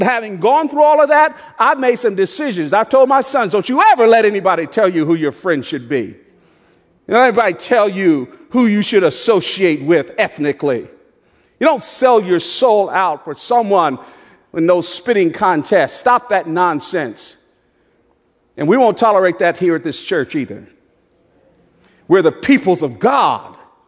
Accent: Newark, New Jersey, United States; I grew up in Newark, New Jersey, and back in the 50s and early 60s, believe it or not, it was a integrated working class neighborhood.

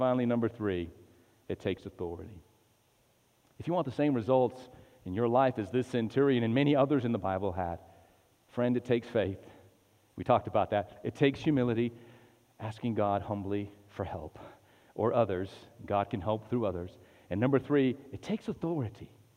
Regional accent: Albuquerque, New Mexico, United States; I was raised in New Mexico. I wake up every day and go to school. And I went to Manzano High School and, you know, it was at the in the northeast heights of the city of Albuquerque

